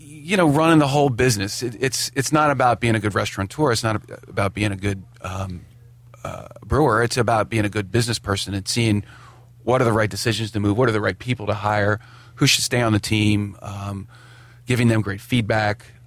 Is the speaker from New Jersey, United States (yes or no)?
yes; Glassboro, New Jersey, United States; I grew up in South Jersey, Glassboro.